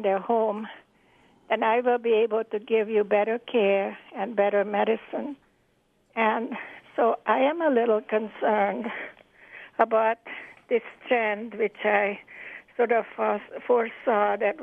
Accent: Budapest, Hungary; English is a second language; moved away; I grew up in Budapest, Hungary, under socialized medicine

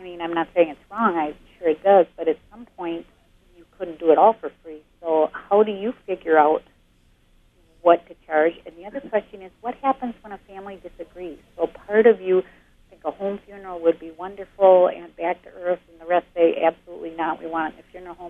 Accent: Wisconsin, United States; and I'm also from Wisconsin, so I've been trying to find out our laws and things

